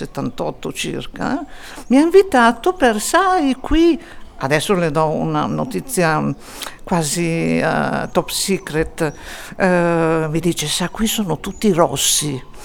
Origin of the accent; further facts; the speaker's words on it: Bergamo, Lombardy, Italy; Perché io sono bergamasca.